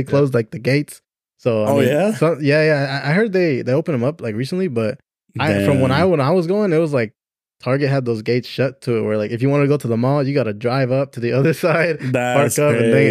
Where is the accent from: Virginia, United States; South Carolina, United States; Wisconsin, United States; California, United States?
California, United States; Tracy; he basically was like, hey, like let's do a We're From Tracy video. Like we're from Tracy and this is our mall.